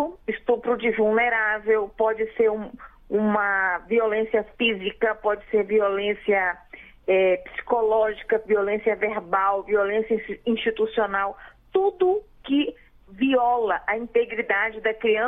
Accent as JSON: {"language": "Portuguese", "town": "Vila Velha", "region": "Espírito Santo", "country": "Brazil", "said": "nós somos de Vila Velha, eu estou no Rio agora, por causa dessa semana que eu fui convidada para umas palestras."}